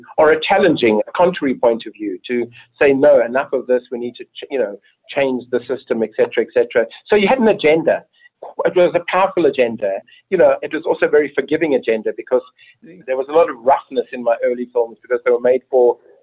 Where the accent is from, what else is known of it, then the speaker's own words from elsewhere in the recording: South Africa; Well, when I was growing up in South Africa, there was no film industry.